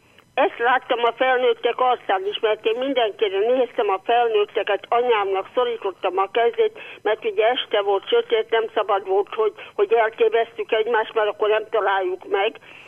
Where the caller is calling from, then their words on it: Szabolcs-Szatmár-Bereg, Hungary; Hát igen, én arról a környékről származom. 7 kilométerre születtem én Mária Pócstól, és mi minden évben mentünk búcsúra.